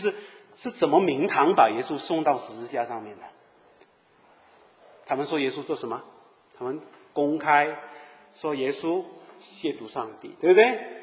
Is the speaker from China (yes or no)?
no; Malaysia; 我们马来西亚啊，我在马来西亚长大，我吃猪肉的